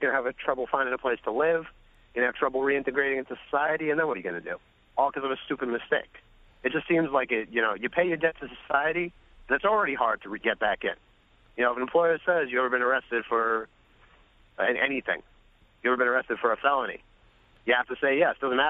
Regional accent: New York City, New York, United States; I'm from Bedford-Stuyvesant, and a lot of people I came up

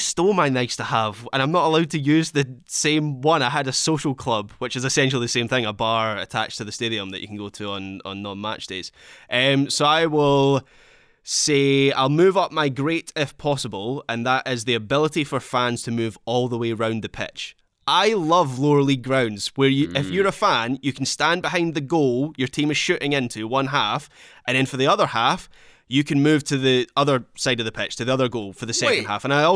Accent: Scotland, United Kingdom; I'm Scottish. This is what I do. It's at my core.

